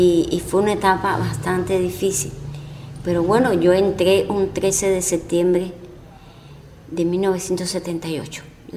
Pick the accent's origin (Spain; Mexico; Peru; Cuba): Cuba; San José de las Lajas, Mayabeque; nací aquí en San José de las Lajas.